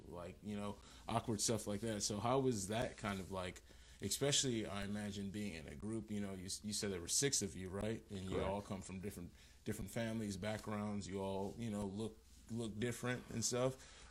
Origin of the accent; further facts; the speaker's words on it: Kenosha, Wisconsin, United States; so growing up in Kenosha, I mean, it is like a melting pot of a city.